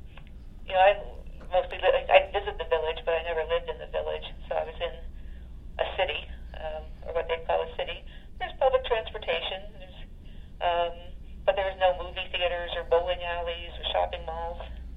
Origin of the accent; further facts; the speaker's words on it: Pennsylvania, United States; I'm from Schuylkill County, and all my family's still here.